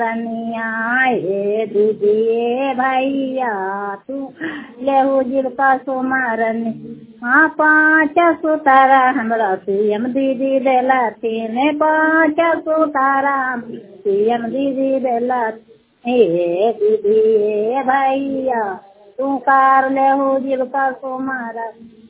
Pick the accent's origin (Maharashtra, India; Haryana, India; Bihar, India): Bihar, India; हरनाउद प्रखंड जिला नालंदा के रहने वाली हूँ।